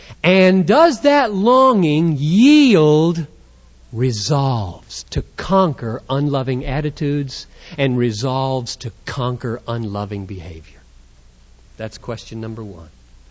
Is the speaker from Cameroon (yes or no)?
yes; Cameroon; I'm very sensitive to this issue of reading because I came from Cameroon where 80% of the people in the churches can't read.